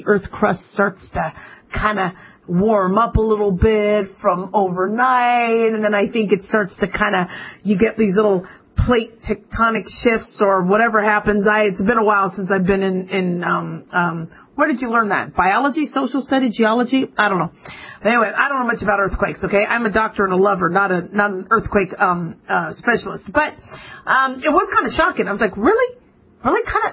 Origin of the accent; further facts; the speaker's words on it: California, United States; born there; I was born in California, so I still consider myself a Californian.